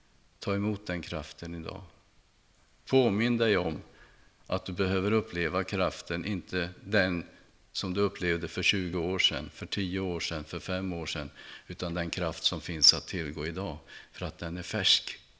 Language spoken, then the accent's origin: Swedish; Östergötland, Sweden; born there; Och ändå är jag inte född i Örebro. Utan jag är född i södra Östergötland.